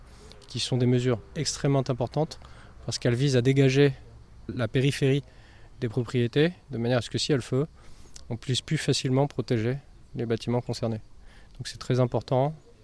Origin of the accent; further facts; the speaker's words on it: North of the Loire, France; puisque je viens du nord de la Loire. J'ai toujours servi au nord de la Loire, dans le Val d'Oise, dans l'Aisne, dans l'Eure, les Yvelines, l'Eure-et-Loire.